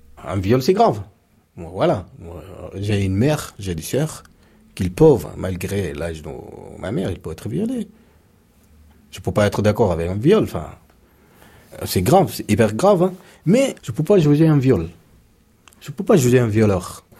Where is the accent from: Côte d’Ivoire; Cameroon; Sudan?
Sudan; French is a second language; now in France; Moi, je suis soudanais, je viens du Soudan. En France, je suis arrivé le 7 août 2016.